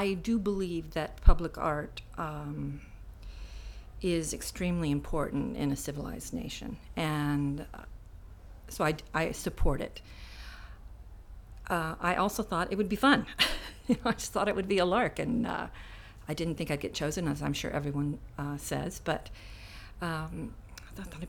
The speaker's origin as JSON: {"language": "English", "region": "California", "country": "United States", "tie": "born or raised there", "moved": "yes", "lives_now": "United Kingdom", "said": "I come from America, and from Southern California specifically. So I grew up with blondes, and I was the only redhead in my school."}